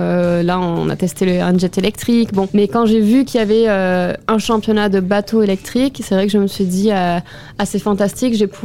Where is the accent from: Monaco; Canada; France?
Monaco; personne ne m'a aidé, on va dire, enfin m'a intégré dans le projet parce que j'étais de Monaco ou n'importe quoi.